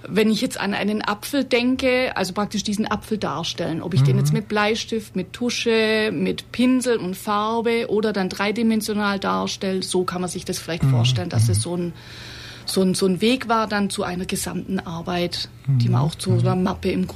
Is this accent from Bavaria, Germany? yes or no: no; Bad Waldsee, Baden-Württemberg, Germany; aufgewachsen bin ich in Bad Waldsee, also hier in Oberschwaben. Und bin dort zur Schule gegangen